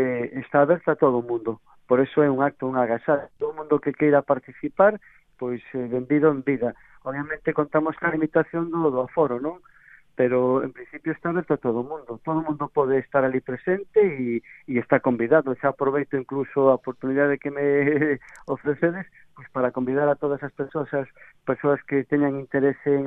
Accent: Galicia, Spain

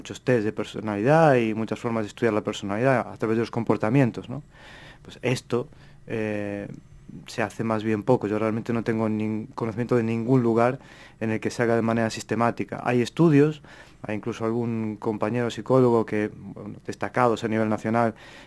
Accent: Uruguay; Todos sabemos que soy uruguayo, me encanta el fútbol

